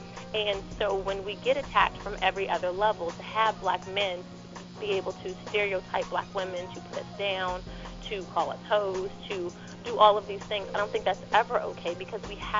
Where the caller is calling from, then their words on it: District Heights, Maryland, United States; I'm calling from District Heights.